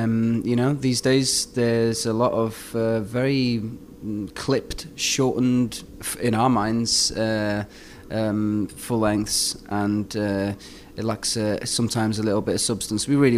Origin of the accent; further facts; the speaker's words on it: Wales, United Kingdom; growing up in North Wales, we didn't have many references. We only had one club down the road, you know what I mean? So it was in some ways quite an insular upbringing.